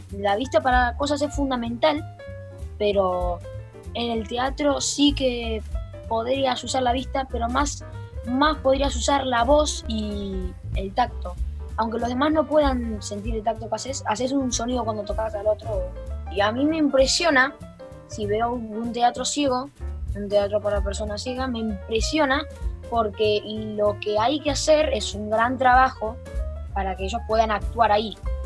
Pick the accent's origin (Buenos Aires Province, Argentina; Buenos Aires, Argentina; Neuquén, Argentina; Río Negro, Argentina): Río Negro, Argentina; Viedma; de Viedma y voy al Instituto Modelo.